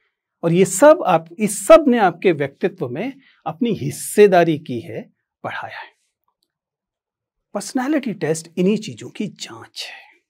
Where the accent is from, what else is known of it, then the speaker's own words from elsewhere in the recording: Delhi, India; born there; मेरा जन्म दिल्ली की एक अनधिकृत बस्ती में हुआ।